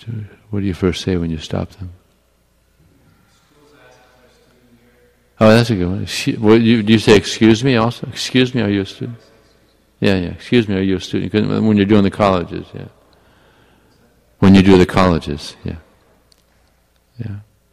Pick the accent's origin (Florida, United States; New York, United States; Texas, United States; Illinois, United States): Florida, United States; And if they stop, then I tell, I'm from Florida.